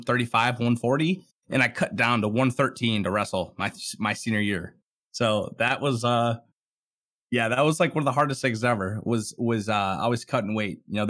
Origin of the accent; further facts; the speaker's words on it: Minnesota, United States; I grew up in Minnesota. I graduated in 2014 in central Minnesota.